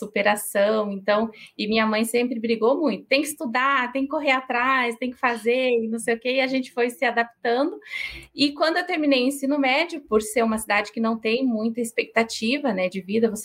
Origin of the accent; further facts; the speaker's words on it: Ribeirão Branco, São Paulo, Brazil; now in Curitiba, Brazil; eu não sou de Curitiba, né? Eu vim do interior de São Paulo, lá de Ribeirão Branco, é uma cidade pequenininha no Vale do Ribeira, né? E assim, essas cidades que vivem muito da agricultura, e até hoje é uma cidade que vive da agricultura.